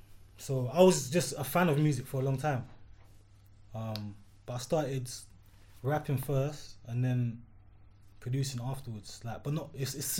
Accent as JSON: {"language": "English", "region": "London", "country": "United Kingdom", "said": "So, I mean, I'm from South London, first and foremost. I'm a Jamaican."}